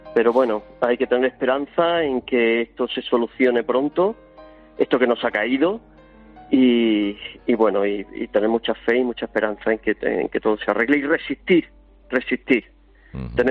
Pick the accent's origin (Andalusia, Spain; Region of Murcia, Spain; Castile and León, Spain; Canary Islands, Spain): Andalusia, Spain; Motril; now in Granada, Spain; No, estoy en Granada, soy de Motril pero vivo en Granada.